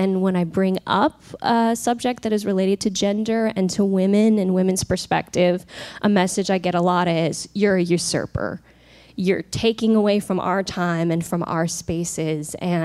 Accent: California, United States; both growing up in California, also the Salad Bowl, also very multicultural

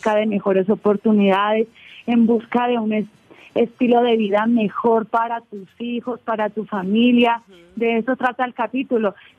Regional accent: Colombia; accent: Colombian; Y yo lo hice con mi acento normal, o sea, como yo hablo colombiano normal

